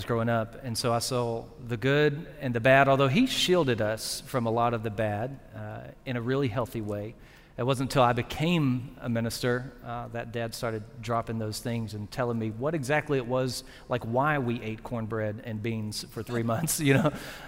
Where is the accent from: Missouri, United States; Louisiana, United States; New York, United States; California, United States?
Louisiana, United States; Baton Rouge; now in Beaumont, United States; I grew up in South Louisiana in Baton Rouge, and my first Texas experience was Port Arthur.